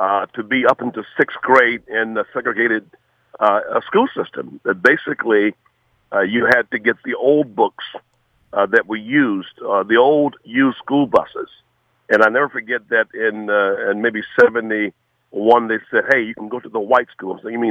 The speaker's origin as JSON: {"language": "English", "region": "Florida", "country": "United States", "tie": "born or raised there", "said": "I grew up in North Florida, a very small community, famous for the Suwannee River. That's my whole county, Suwannee."}